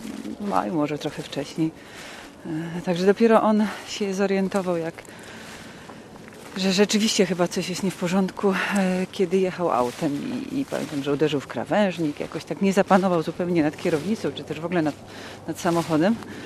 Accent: Sopot, Pomeranian Voivodeship, Poland; Wychowaliśmy się w Sopocie, tak, na 9 piętrze, w bloku przy cmentarzu na ulicy Sienkiewicza.

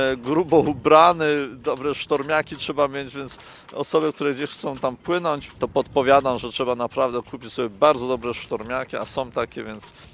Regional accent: Silesian Voivodeship, Poland; no i to jestem ze Śląska

